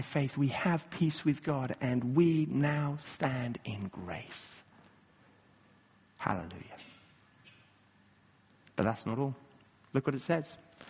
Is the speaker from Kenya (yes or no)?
yes; Kenya; Again, growing up in Kenya, I went to a school where some of the kids of some of the officials and diplomats went.